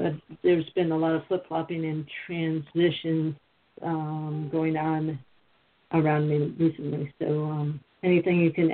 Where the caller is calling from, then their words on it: Virginia, United States; Virginia.